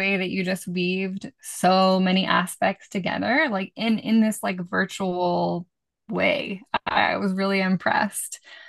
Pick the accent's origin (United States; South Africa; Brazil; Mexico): United States; Washington; I'm from Washington State, and a woman that I did El Camino de Santiago with, she lives in Langley